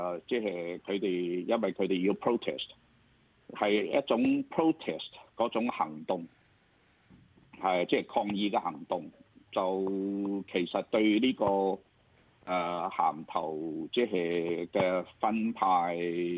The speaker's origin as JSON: {"language": "Cantonese", "country": "Australia", "said": "我哋澳洲人100% 通通都支持嘅"}